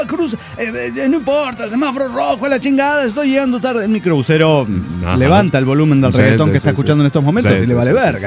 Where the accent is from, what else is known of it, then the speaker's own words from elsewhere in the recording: Mexico City, Mexico; del DF mexicano.